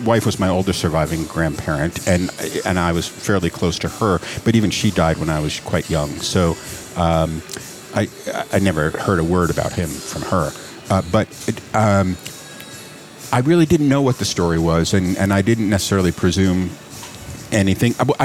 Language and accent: English; New York, United States; I was born in New York. Okay. In New York City. Actually grew up out on Long Island.